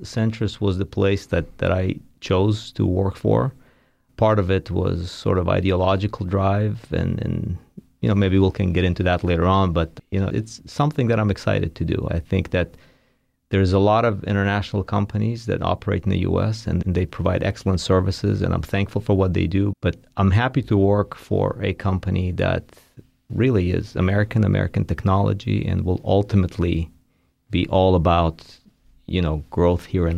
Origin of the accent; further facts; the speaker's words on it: Canada; So I spent most of my life and got educated in Canada. I'm a Canadian engineer by profession.